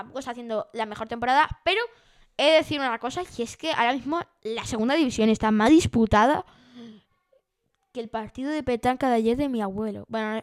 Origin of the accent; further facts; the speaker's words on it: Ceuta, Spain; Yo, que soy de Ceuta.